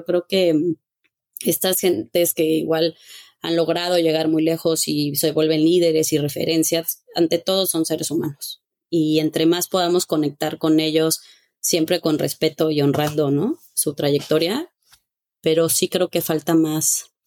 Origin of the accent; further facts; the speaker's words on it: Mexico; nosotros crecimos mucho en México con Irán, Irak, guerra, miedo